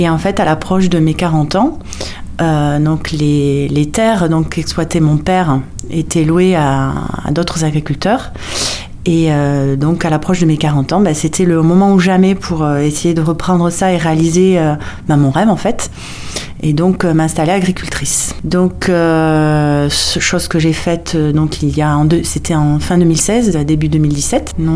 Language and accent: French; Mont-de-Marsan, Nouvelle-Aquitaine, France; je suis originaire de Mont-de-Marsan, donc je suis née à Mont-de-Marsan, originaire d'une famille de 4 enfants, dont je suis la dernière.